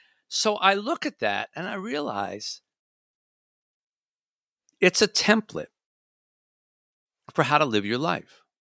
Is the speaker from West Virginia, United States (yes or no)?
no; Michigan, United States; Yeah, Columbus, Ohio, because I'm from Michigan